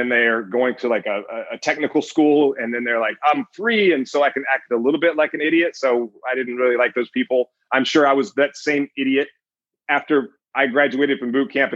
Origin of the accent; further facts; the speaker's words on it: Meridian, Mississippi, United States; So I grew up in Meridian, Mississippi, a little town. There's not a lot there. I've been back several times.